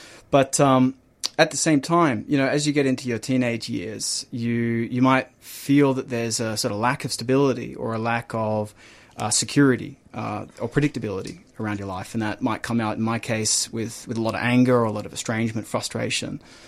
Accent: Melbourne, Victoria, Australia; I grew up in Melbourne. I grew up in Ivanhoe.

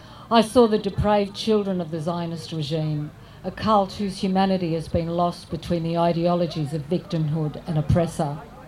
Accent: Australia; And as an Australian, I've seen how our government, regardless of party politics, has become hostage

